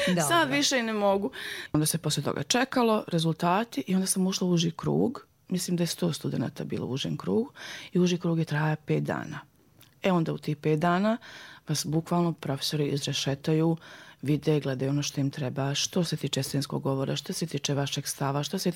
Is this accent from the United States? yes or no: no; Banja Luka, Republika Srpska, Bosnia & Herzegovina; A otkada je postojala Sarajevska akademija, znači od kako je otvorena, ja sam bila druga iz Banja Luke.